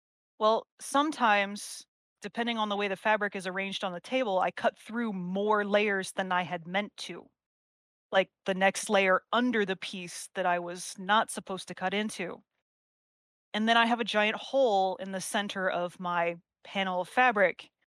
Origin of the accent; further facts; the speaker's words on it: Texas, United States; And of course, you know that we are from Texas, and Texas likes to play around with the weather randomly.